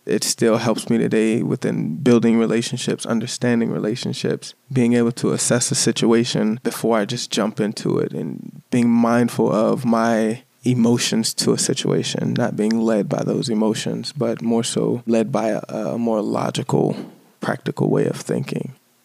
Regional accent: Chesapeake, Virginia, United States; born there; My birthday is October 6th, 1988. I was born in Chesapeake, Virginia.

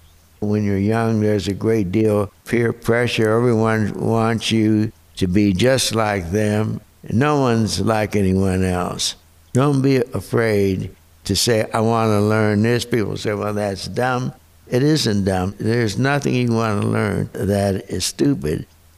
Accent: New Castle, Pennsylvania, United States; My birthday is July 23, 1926. I grew up in Newcastle, Pennsylvania. My father was a coal miner, but he was a naturalist.

